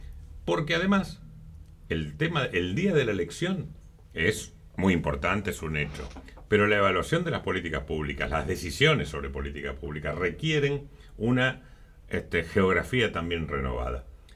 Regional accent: Almirante Brown, Buenos Aires Province, Argentina; trabajaba primero en el Consejo Deliberante de Almirante Brown, mi pueblo

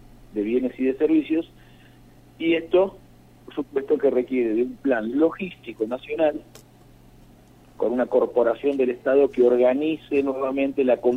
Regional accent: Argentina; nosotros somos argentinos.

